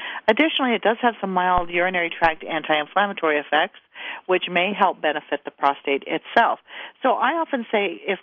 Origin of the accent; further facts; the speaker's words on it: Midwest, United States; I always say I'm from the Midwest.